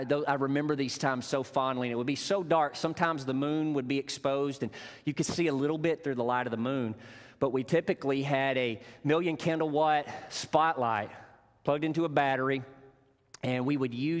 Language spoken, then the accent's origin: English; Arkansas, United States; Growing up in Northeast Arkansas, my father, my brother, and I, we were avid duck hunters.